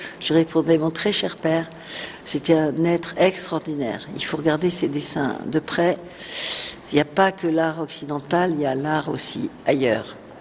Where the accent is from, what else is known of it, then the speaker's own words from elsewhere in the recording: Versailles, Île-de-France, France; d'être élevée dans le parc de Versailles, puisque je suis née à Versailles, j'allais au parc tout le temps, petite